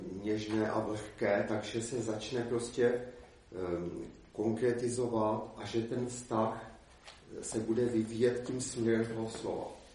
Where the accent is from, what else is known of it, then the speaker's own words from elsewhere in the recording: Prague, Czechia; Chodil jsem na základku ve Vysočanech a byl jsem vychováván přísně nenábožensky, přestože rodiči nějak věřili